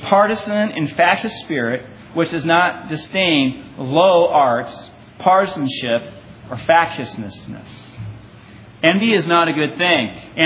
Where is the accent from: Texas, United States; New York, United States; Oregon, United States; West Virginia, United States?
Oregon, United States; Milwaukie; I grew up in the Milwaukee area, but went all the way to high school here, just up the street, to the old Oregon City campus.